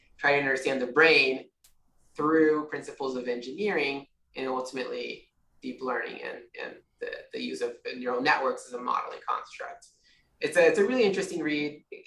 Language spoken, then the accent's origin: English; Brazil; While I grew up in Brazil, and while I was there, I was very into computer gaming.